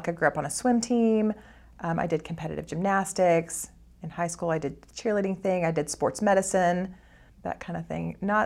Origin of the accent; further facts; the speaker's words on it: El Paso, Texas, United States; I grew up in El Paso, Texas. My parents both worked. My sister and I were the only children